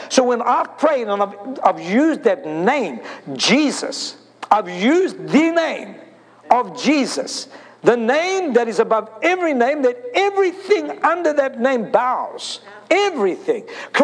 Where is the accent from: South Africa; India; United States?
South Africa; I'm from South Africa. In South Africa, like it is in Jamaica and many other places, Haiti and that, they were all under the controlling government of England at that time.